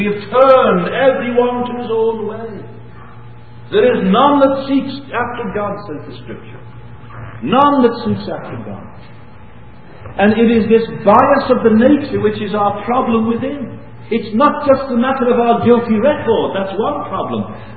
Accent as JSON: {"language": "English", "region": "England", "country": "United Kingdom", "moved": "yes", "lives_now": "Canada", "said": "It's many years ago when we came from England to Canada."}